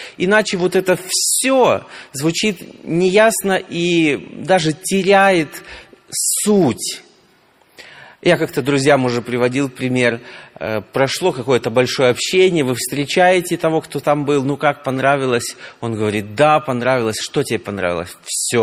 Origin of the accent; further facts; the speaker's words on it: Zheleznogorsk, Kursk Oblast, Russia; Я приехал из Железногорска. Это Курская область нашей большой страны, небольшой городок, где есть дружная, сильная церковь, около 300 членов.